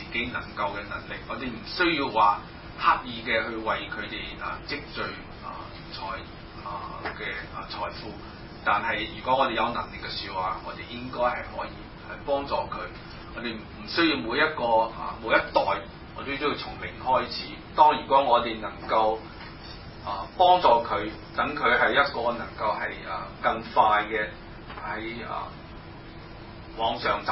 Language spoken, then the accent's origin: Chinese; China; 很多其實很多時候我們中國人都有這個美德